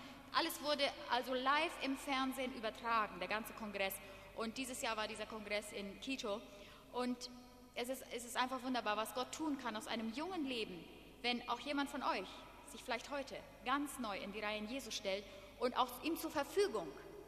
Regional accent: Paraguay; German is a second language; ich komme aus Paraguay, gebürtig aus dem Herzen von Südamerika

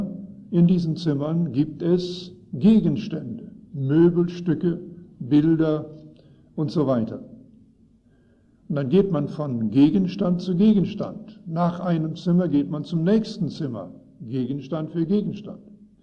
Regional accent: Canada; moved away as an adult; also born or lived in Netherlands; now in Germany; wir kamen 1954 nach Europa. Wir stammen aus Kanada, aus deutschsprachigen Familien. Und 1954 kamen wir nach Holland.

